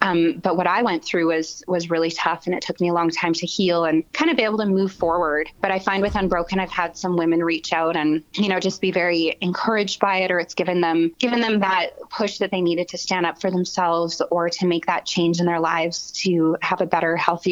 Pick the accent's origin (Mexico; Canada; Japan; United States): Canada; the whole being a Canadian wasn't a factor